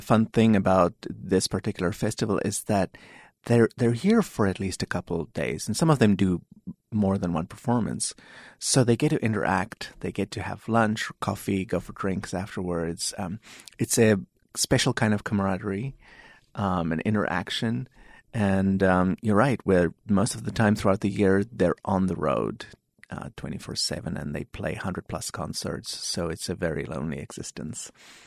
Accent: Heidelberg, Gauteng, South Africa; now in United States; I grew up in Heidelberg, South Africa.

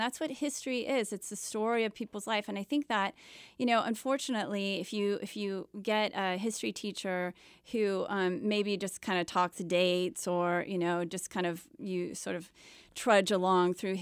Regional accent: Ohio, United States; So I grew up in a little town in Ohio.

